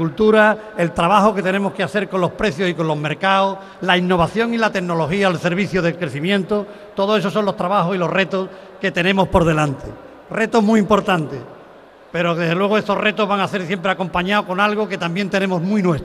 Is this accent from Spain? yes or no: yes; Chiclana de la Frontera, Andalusia, Spain; also born or lived in Bornos; Y yo nací en el pueblo de al lado, nací en Bornos y me fui pequeño a otro magnífico pueblo, Chiclana de la Frontera.